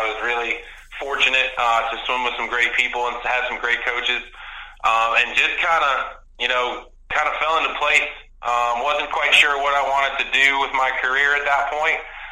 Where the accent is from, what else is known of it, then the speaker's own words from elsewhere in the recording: Connecticut, United States; I'm originally from Connecticut.